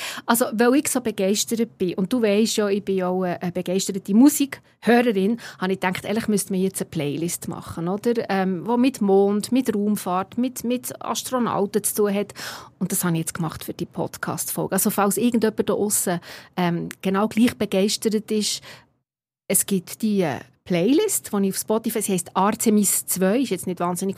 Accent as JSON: {"language": "German", "country": "Italy", "said": "wo mich als Italienerin natürlich extrem stolz gemacht und gefreut"}